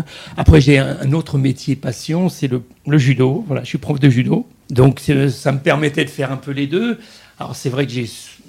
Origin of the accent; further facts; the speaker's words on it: Paris, Île-de-France, France; À l'origine, moi, je suis pas albigeois comme Agnès, je suis parisien.